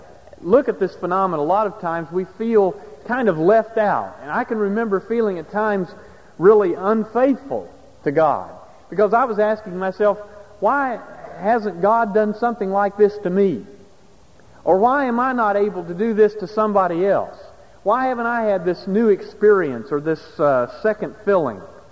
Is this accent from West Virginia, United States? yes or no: yes; West Virginia, United States; Or many of my friends where I grew up in West Virginia used to call it being slain in the Spirit.